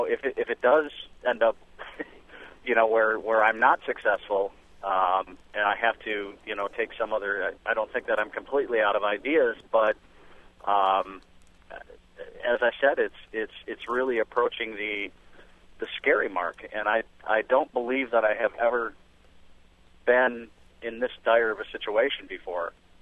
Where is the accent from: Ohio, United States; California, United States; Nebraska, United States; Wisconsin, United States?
Wisconsin, United States; Green Bay; I'm literally on my way from Green Bay, Wisconsin, my hometown, back to the Cedar Rapids area to have a job, part-time job interview.